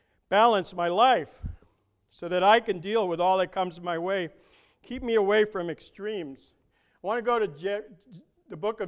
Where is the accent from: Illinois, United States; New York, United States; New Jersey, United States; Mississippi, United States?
New York, United States; Brooklyn; When I grew up in Brooklyn, we used to play in the streets.